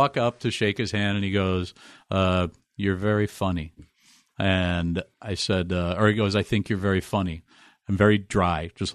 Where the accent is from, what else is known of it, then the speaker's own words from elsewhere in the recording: Cambridge, Minnesota, United States; I grew up in Cambridge, Minnesota. It's an hour north of Minneapolis, and like 10 years behind in a lot of ways.